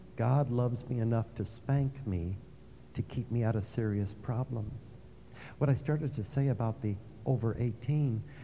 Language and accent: English; New York City, New York, United States; But I was raised in New York City.